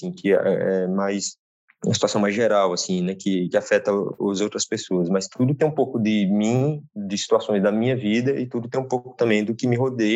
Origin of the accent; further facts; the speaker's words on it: Petrolina, Pernambuco, Brazil; eu sou de Petrolina, ele é de Juazeiro, nós somos de cidades vizinhas, sendo que eu pernambucano, ele é baiano, enfim.